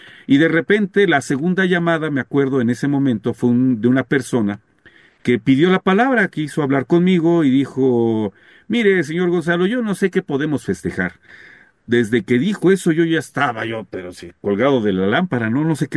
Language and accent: Spanish; Mexico; Habló en contra de cómo somos los mexicanos